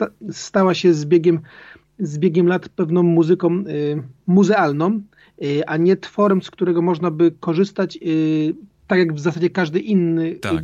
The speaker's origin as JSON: {"language": "Polish", "region": "Silesian Voivodeship", "country": "Poland", "said": "z racji, że pochodzę z Górnego Śląska i w wieku 13 lat po raz pierwszy grałem w górniczej orkiestrze dętej przy kopalni węgla kamiennego Mysłowice."}